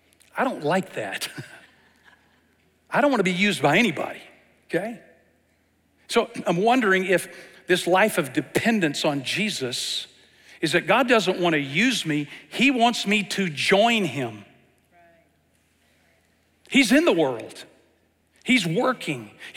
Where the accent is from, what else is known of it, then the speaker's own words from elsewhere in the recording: Texas, United States; I'm from East Texas. I'll translate it for you because you don't got it.